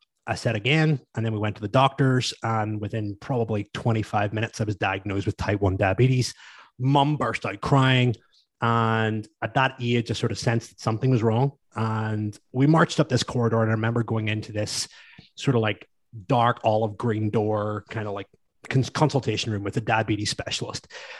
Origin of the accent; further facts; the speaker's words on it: Hillsborough, Northern Ireland, United Kingdom; I am 33 years of age from up the road, probably around about 80 or 90 miles from you. So not that far, in a place called Hillsborough, which is just outside Belfast.